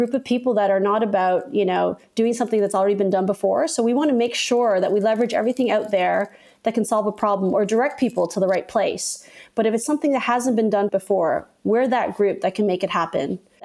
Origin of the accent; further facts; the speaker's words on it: Canada; I'll be honest with you guys, I'm Canadian